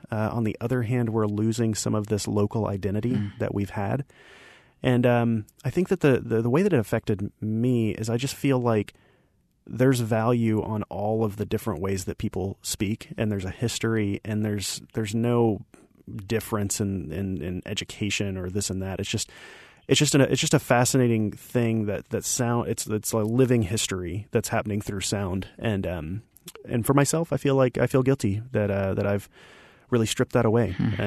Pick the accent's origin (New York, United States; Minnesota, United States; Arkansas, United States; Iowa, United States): Arkansas, United States; And I'm from Arkansas, and you might be able to hear little things here or there in the way that I speak, but I've spent 20 plus years of my adult life stripping away all of where I came from